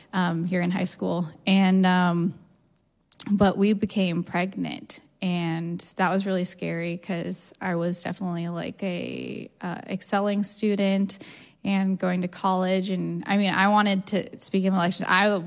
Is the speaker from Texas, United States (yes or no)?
no; Portland, Oregon, United States; So generically speaking, so I grew up here in Portland